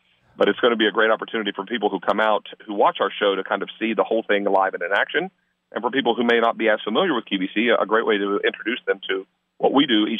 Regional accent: Charlotte, North Carolina, United States; And I'm a Charlotte native, born and raised in North Carolina, and went to college here in Chapel Hill from 83 until I graduated in 87.

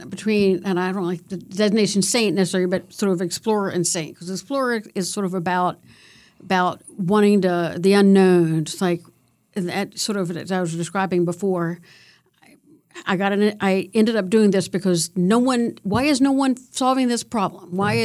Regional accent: Richmond, Virginia, United States; I grew up in Richmond, Virginia on a college campus. My father taught at University of Richmond, so that's an interesting – and I lived in faculty housing, interesting place to grow up.

